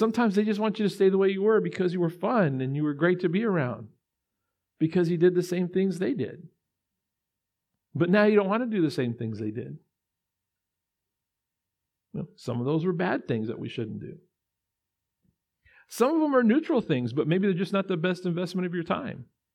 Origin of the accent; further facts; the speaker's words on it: California, United States; born there; now in Texas, United States; I was born in California. Sorry, Texans, I couldn't change that. Got here as quick as I could.